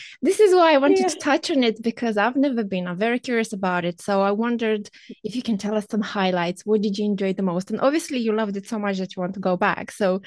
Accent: Moldova; English is a second language; moved away; I consider myself Romanian, however, I was born in Moldova. We're not gonna go into the details or politics of it, it doesn't matter. I just wanted to explain the name of the podcast. I live abroad, I'm from Moldova

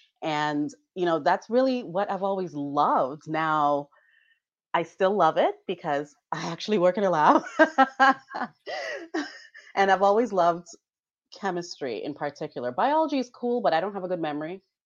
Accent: Jamaica; I grew up in Jamaica, right? So we have we're fortunate enough to have great weather all the time.

